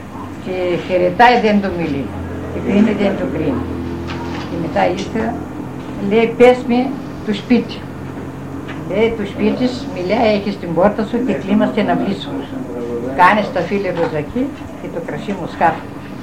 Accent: Ano Kamila, Greece; Από την Άνω Καμίδα, είμαι εδώ παντρεμένη.

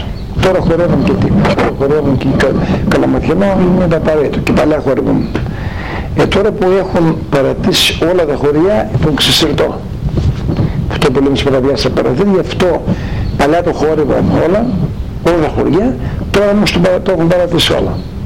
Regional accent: Crete, Greece; Εγώ στο χωριό μου, πάντως, στην Κρήτη ακόμα συμβαίνει αυτό το πράγμα.

